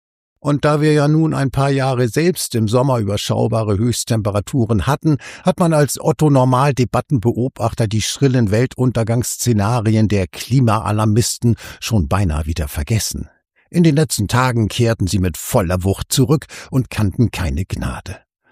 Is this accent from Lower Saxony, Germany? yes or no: yes; Lower Saxony, Germany; Als ich Kind war, galt bei uns in Niedersachsen die Regel, dass es in der Schule hitzefrei gibt